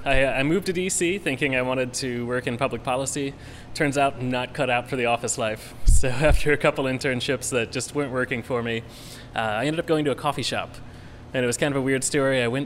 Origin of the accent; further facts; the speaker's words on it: Spring, Texas, United States; I grew up in Spring, Texas, which is straight up I-45 north of Houston. So it used to be a pretty small suburb.